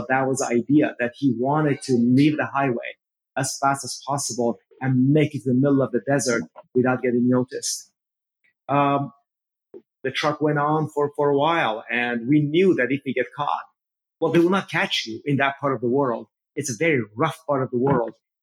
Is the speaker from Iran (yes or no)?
yes; Iran; born or raised there; now in United States